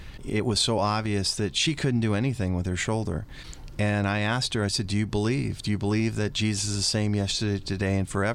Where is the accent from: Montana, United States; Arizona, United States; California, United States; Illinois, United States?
California, United States; Glendale; I grew up in Glendale, California, and still love Glendale, Holy Family Church.